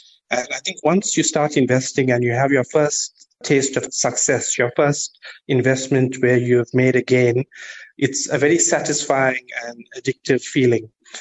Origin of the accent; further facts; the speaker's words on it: Durban, KwaZulu-Natal, South Africa; In terms of my background, I grew up in a small part of Durban named Clare Estate.